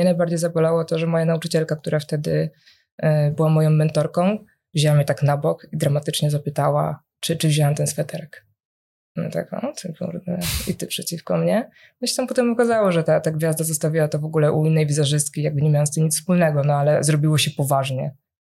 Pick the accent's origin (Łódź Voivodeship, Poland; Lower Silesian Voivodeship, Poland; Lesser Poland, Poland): Łódź Voivodeship, Poland; Łódź; ja w ogóle myślałam, że ja całe życie będę mieszkać w tej Łodzi, jak większość osób z tego mojego rodzinnego miasta.